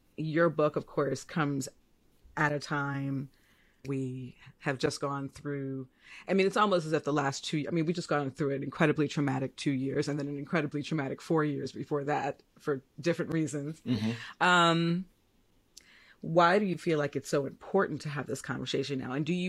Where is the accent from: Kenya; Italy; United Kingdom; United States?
United States; Chicago, Illinois; And I'm a Chicagoan.